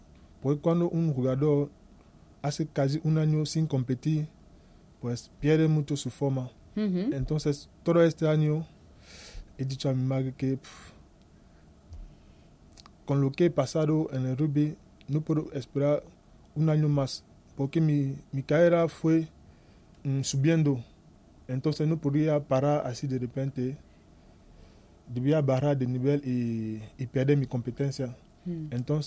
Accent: Cameroon; el año 2011, hemos jugado la Copa de África en Camerún, en mi país.

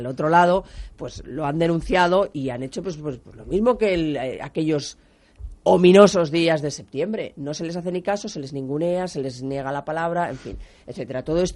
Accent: Catalonia, Spain; yo, que soy catalana y que tengo familia allí y voy con frecuencia allí, y sí, me eduqué en catalán

